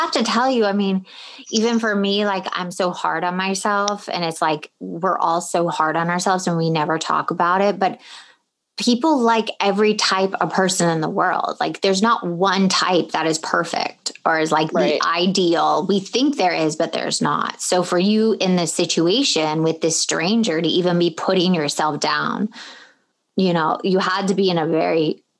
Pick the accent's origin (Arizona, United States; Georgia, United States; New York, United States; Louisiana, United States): Georgia, United States; Atlanta; I'm from Atlanta too